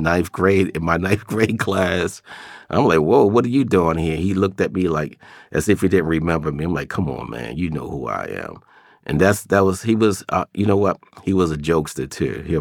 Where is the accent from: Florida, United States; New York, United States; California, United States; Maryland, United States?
Maryland, United States; Baltimore; I grew up in West Baltimore, Sandtown. I come from three different neighborhoods, Sandtown, Holland Park, and what we call the Avenue. I grew up one of nine kids, hardworking father, very loving family.